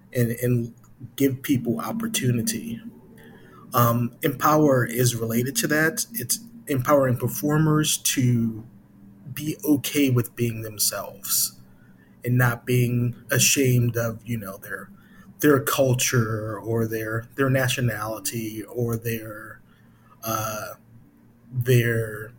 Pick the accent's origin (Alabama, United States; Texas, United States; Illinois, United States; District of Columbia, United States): Illinois, United States; Chicago; I'm from Chicago originally.